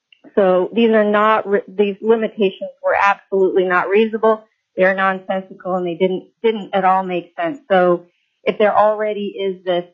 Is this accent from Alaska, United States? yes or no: yes; Chugach, Alaska, United States; I'm from Chugach and one of your committee members' constituents.